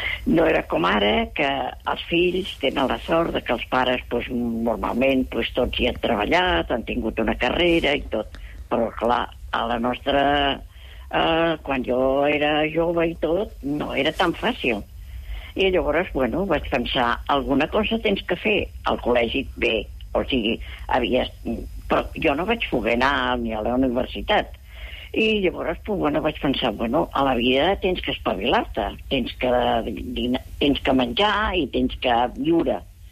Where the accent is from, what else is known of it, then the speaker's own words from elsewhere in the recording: Barcelona, Catalonia, Spain; now in Premià de Mar, Spain; a Barcelona, jo soc de Barcelona. El que passa que visc ara a Premià, però jo soc de Barcelona i tota la vida fins al 94, després de les Olimpiades, ja vaig venir aquí a Premià.